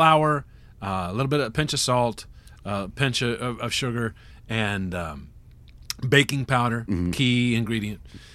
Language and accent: English; Indiana, United States; I'm from Indiana.